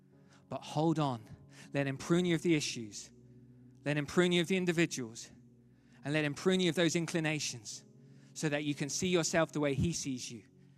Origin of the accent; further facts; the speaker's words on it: London, United Kingdom; But I'm here today from London, England. A skinny 32-year-old has come all the way to deliver a special message for you